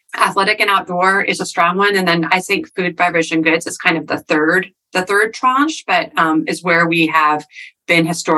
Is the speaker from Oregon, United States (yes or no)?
yes; Cannon Beach, Oregon, United States; I grew up in a small rural part of Oregon. I grew up in Cannon Beach.